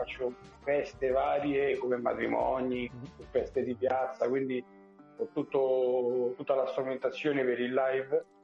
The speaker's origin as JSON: {"language": "Italian", "town": "Rome", "region": "Lazio", "country": "Italy", "accent": "Roman", "said": "mi chiedono di quale zona sono di Napoli. Poi invece gli rispondo perché parlo romano, dico ho capito tutto, non sei di Napoli."}